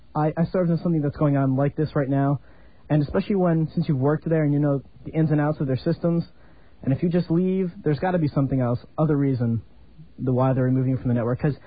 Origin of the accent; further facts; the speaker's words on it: New Jersey, United States; I'm from Jersey, too.